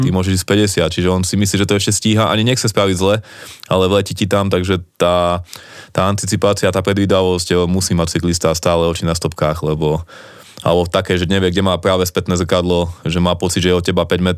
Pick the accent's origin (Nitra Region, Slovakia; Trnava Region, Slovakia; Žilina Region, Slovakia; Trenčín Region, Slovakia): Žilina Region, Slovakia; Tak som z Oravy